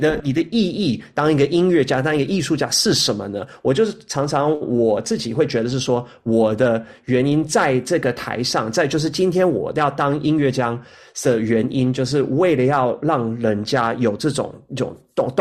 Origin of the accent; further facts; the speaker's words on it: Australia; moved away; also born or lived in United States; 我从小我在澳大利亚长大，我在这边学习音乐的，我去了美国，再去 Curtis 的音乐学院，